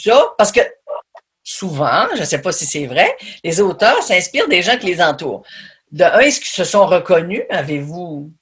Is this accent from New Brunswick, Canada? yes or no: yes; Tracadie, New Brunswick, Canada; moi, je viens de Tracadie, c'est à côté d'Inkerman Ferry.